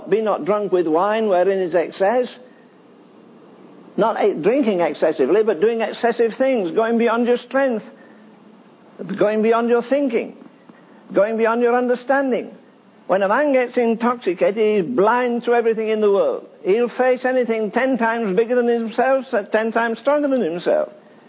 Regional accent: England, United Kingdom; Yeah, I'm from England.

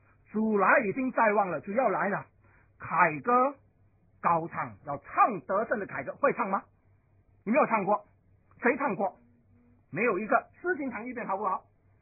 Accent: China; 我们是中国人，我们是中华教会。

